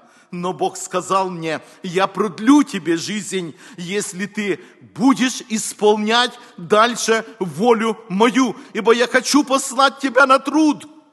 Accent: Ukraine; Можно сказать, я вырос на Украине, но нету детей, нету никого

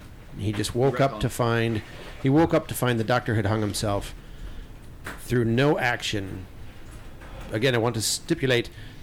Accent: United States; I'm an American, so that means I bought all the books and just watched the movies.

